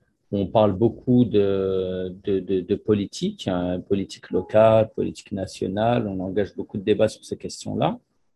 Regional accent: Paris, Île-de-France, France; Moi, je suis un natif de Paris. Je suis né dans une famille d'immigrés algériens qui sont arrivés dans les années 60 en France et à Paris directement.

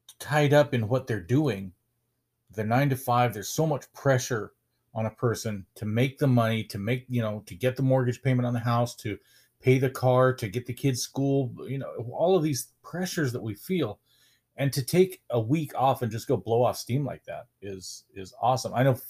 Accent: Colorado, United States; I come from Colorado. We've got our Rockies and we're very, you know, we're very loyal to our Rockies.

